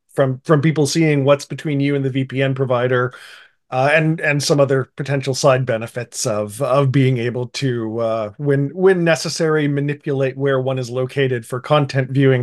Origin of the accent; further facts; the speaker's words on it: Canada; Dad, we're Canadian.